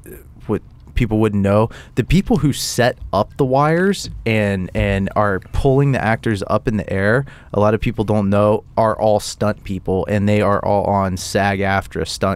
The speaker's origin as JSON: {"language": "English", "region": "Ohio", "country": "United States", "said": "I'm coming from Ohio, so it was a completely foreign thing."}